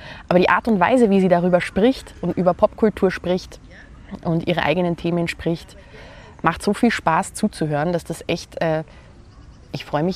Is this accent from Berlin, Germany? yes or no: no; Bavaria, Germany; accent: Viennese; also born or lived in Vienna, Austria; Ihr hört meinen wienerischen Akzent. Ich bin gebürtige Wienerin, bin aber seit meinem vierten Lebensjahr in Oberbayern und unter anderem am bayerischen Dorf großgewachsen.